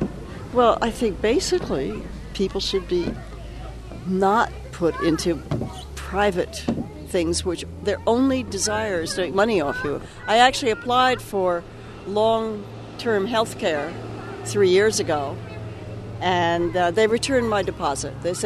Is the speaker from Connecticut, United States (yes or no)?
yes; Connecticut, United States; now in San Francisco, United States; I'm visiting from Connecticut, but I'm living in Noe Valley.